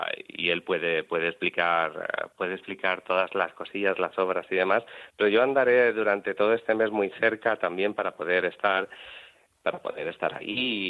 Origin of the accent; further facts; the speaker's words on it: Toledo, Castilla-La Mancha, Spain; moved away as an adult; now in Murcia, Spain; ahora que he descubierto Murcia, porque yo soy de Toledo, pero hemos venido a vivir aquí